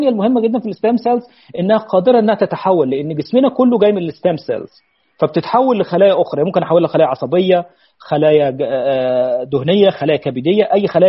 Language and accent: Arabic; Syria; طبعا انا سوري